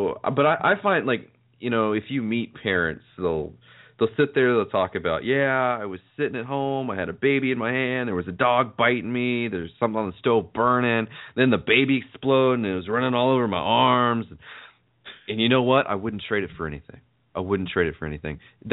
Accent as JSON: {"language": "English", "region": "Oklahoma", "country": "United States", "tie": "born or raised there", "said": "we grew up in Oklahoma."}